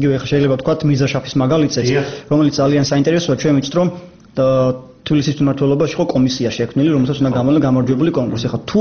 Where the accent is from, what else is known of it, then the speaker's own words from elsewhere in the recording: Batumi, Adjara, Georgia; რეალურად მე ბათუმში დავიბადე, გავიზარდე